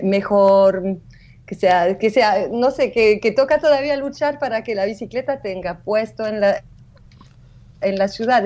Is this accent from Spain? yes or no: no; Belgium; first language French; Spanish is a second language; soy chilena, soy mitad chilena, pero no hablo muy bien el español, entonces perdóname, porque siempre viví en Bélgica, hablo francés.